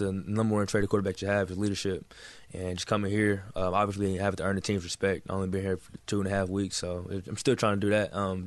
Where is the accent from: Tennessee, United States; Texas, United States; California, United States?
Texas, United States; I'm sorry. I'm from Texas. I'm sorry to people that's from Florida.